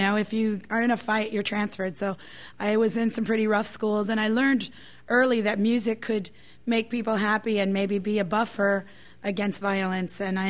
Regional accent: Los Angeles, California, United States; Well, I grew up in Northeast L.A.

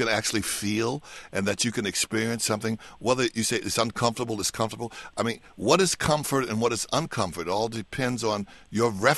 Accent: United States; You know, I'm as American as apple pie, you know?

